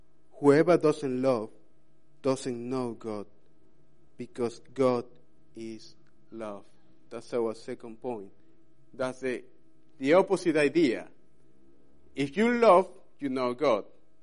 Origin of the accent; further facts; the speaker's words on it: Peru; I'm not very good, but I'm from Peru, so I have to play football.